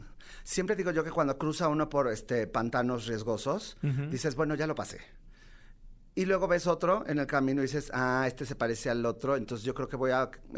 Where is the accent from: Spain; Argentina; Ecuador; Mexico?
Mexico; Mexico City; vengo de Mexicalpan, de Las Tunas, y aunque usted no lo crea, allá se hace teatro musical.